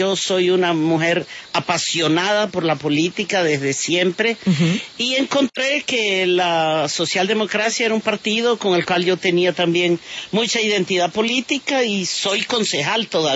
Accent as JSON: {"language": "Spanish", "town": "Villanueva", "region": "La Guajira", "country": "Colombia", "tie": "born or raised there", "also_born_or_lived": "Manaure", "said": "Sí, yo soy nacida en Manaure, Cesar, pero fui criada en Villanueva, al sur de La Guajira."}